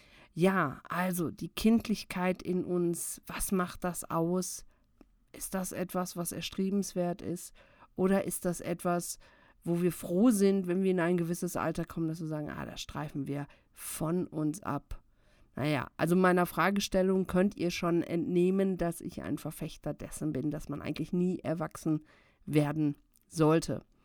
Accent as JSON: {"language": "German", "region": "North Rhine-Westphalia", "country": "Germany", "tie": "born or raised there", "said": "ich bin im Ruhrgebiet groß geworden und wir hatten so einen typischen Aschehof, also Ruhrgebiet."}